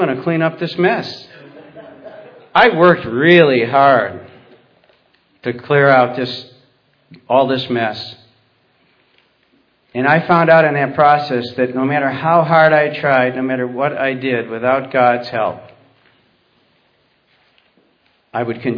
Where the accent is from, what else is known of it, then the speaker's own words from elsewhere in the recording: Warsaw, New York, United States; I grew up out in Warsaw, New York. Warsaw is a little town of about 3,500 people